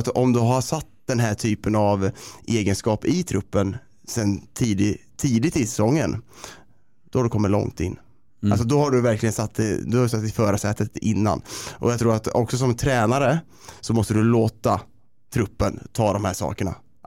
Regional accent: Karlskoga, Örebro County, Sweden; den världen jag kommer ifrån, Karlskoga

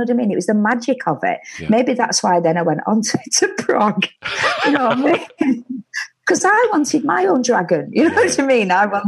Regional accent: Bolton, North West England, United Kingdom; But as well, I grew up in Bolton, and we had two sort of pubs that you went to.

